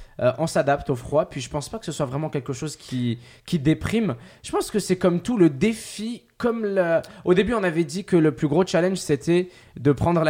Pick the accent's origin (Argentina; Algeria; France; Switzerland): Algeria; Ouargla, Ouargla Province; là d'où je viens, c'était Ouargla, c'était dans le sud de l'Algérie. J'ai passé toute ma vie là-bas. Comme tu as dit, il faisait 40, 45 degrés l'été.